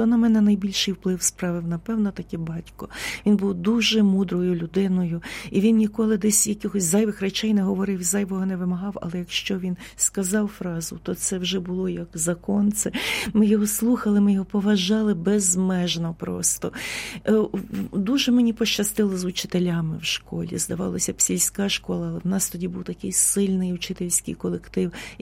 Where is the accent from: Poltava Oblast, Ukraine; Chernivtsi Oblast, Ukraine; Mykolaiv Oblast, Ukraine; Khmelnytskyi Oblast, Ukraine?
Chernivtsi Oblast, Ukraine; Mamaivtsi; born there; Народилася я на Буковині під Чернівцями, там таке дуже гонорове село Мамаївці, гарне таке величезне село, в ньому тепер 4 церкви, але набагато більше ресторанів, ну таке воно пишне село.